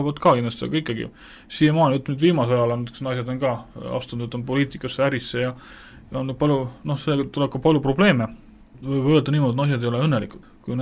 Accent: Saare County, Estonia; Mina olen siis Saaremalt, nii et olen 30-aastane ja olen abielus, üle 2 aastat juba, jah.

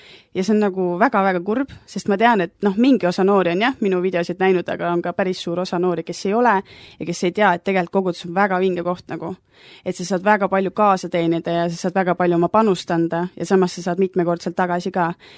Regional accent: Tartu, Tartu County, Estonia; now in Viljandi, Estonia; Et ma olen Tartust pärit, aga siis tuli selline mõte, et lähen Viljandisse elama ja õppima

